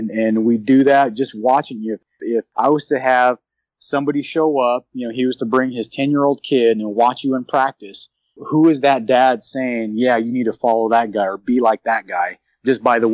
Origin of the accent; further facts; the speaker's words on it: Phoenix, Arizona, United States; Well, first, I grew up in South Phoenix and went to a small Catholic school here.